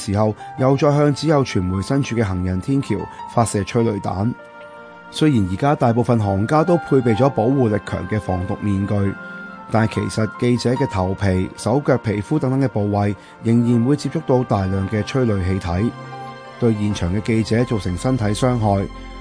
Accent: Hong Kong; 但在你同我的老家香港

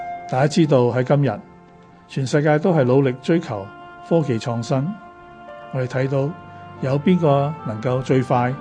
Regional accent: Hong Kong; 我在香港成长，对香港有深刻的感情，加上在香港大学工作多年

